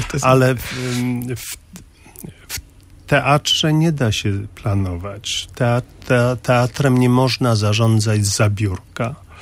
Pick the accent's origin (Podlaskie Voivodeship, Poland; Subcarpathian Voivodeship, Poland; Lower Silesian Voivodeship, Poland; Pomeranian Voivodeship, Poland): Pomeranian Voivodeship, Poland; Sopot; Ja pochodzę z Sopotu i być może z tego powodu wyniosłem przekonanie, że jak jest lato, to nie warto nigdzie wyjeżdżać